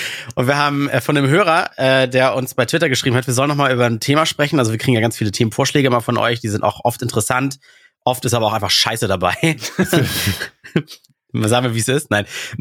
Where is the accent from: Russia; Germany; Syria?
Russia; Ich komme aus Russland, es ist immer kalt.